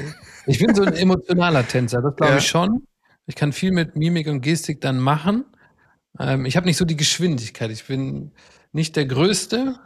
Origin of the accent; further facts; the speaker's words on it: Minden, North Rhine-Westphalia, Germany; Da wird heute in Minden auch noch viel drüber gesprochen, da wo ich herkomme.